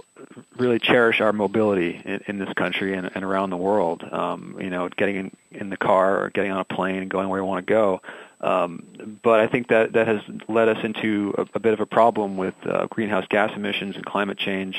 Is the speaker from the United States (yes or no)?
yes; New Jersey, United States; I don't come from a dairy farm family. I grew up in New Jersey.